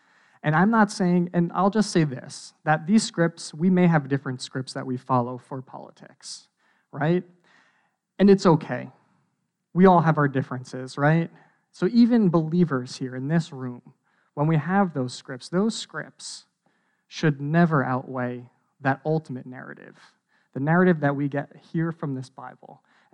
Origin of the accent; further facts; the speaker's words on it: New Jersey, United States; because I'm from New Jersey, so you automatically assume New Jersey, like, ultra liberal?